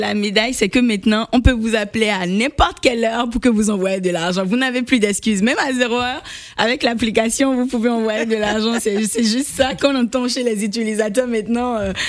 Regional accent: Benin; moved away as an adult; now in France; Oui, moi, je suis béninoise.

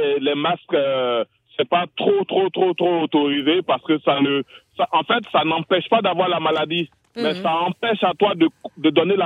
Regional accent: Côte d’Ivoire; je suis originaire de la Côte d'Ivoire.

